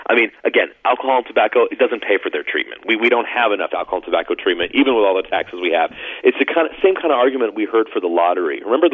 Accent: Anaheim, California, United States; born or raised there

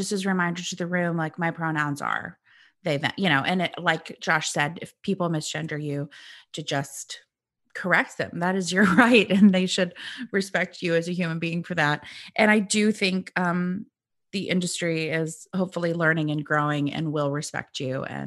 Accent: Illinois, United States; But I'm originally from Central Illinois, so I grew up like go Cubs, go Bears, yeah, et cetera.

